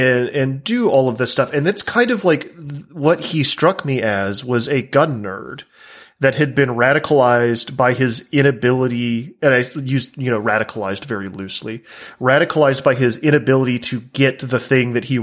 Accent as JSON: {"language": "English", "region": "the South", "country": "United States", "said": "like an American from the South, where I've lived among gun culture my entire life"}